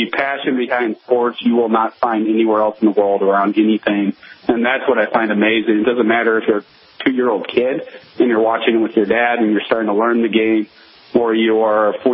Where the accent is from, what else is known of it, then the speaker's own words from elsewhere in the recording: St. Louis, Missouri, United States; I grew up in St. Louis, and that man did backflips like no other.